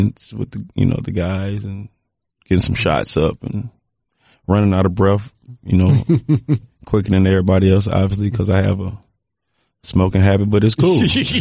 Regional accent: Atlanta, Georgia, United States; and I'm from Atlanta, and I'm obviously a Hawks fan.

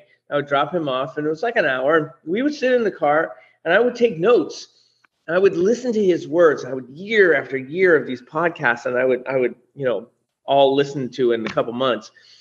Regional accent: California, United States; I grew up in the Bay Area, right? I've seen this, you know, gold rush, frankly, come through multiple times

